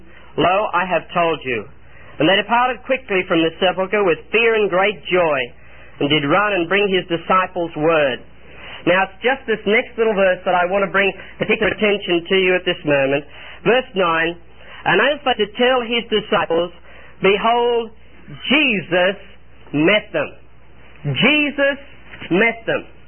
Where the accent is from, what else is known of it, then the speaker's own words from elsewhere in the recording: Australia; And as you know, I come from Australia